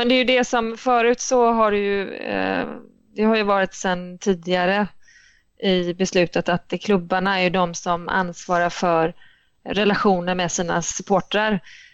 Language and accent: Swedish; Gothenburg, Västra Götaland County, Sweden; now in Stockholm, Sweden; Jag kommer ursprungligen från Göteborg och har väl, vill säga, snart har jag väl bott halva livet i Stockholm, men riktigt så är det inte. Men 00 flyttade jag upp till Stockholm.